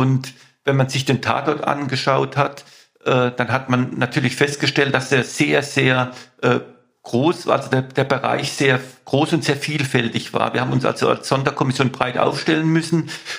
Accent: Mannheim, Baden-Württemberg, Germany; In Mannheim, meine Heimatstadt, und ich bin in C aufgewachsen, in C-Quadraten aufgewachsen.

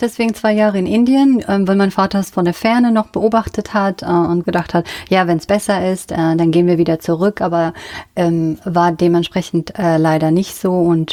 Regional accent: North Rhine-Westphalia, Germany; Aus dem Siegerland.

